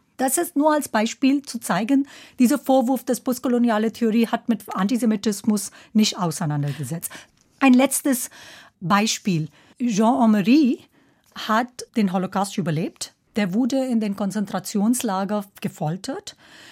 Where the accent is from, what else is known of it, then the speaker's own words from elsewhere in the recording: India; first language Hindi; German is a second language; Meine erste Sprache ist Hindi. Und auf Hindi, das Wort für gestern ist dasselbe wie das Wort für morgen.